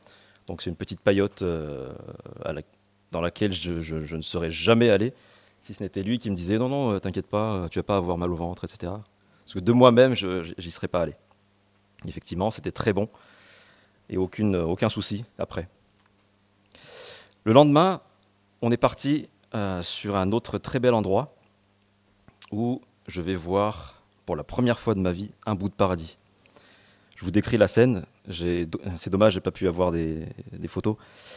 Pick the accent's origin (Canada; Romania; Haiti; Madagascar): Madagascar; moved away as an adult; now in France; je suis né à Madagascar. J'ai passé les 18 premières années de ma vie et ça fait exactement 18 ans aussi que je suis en France.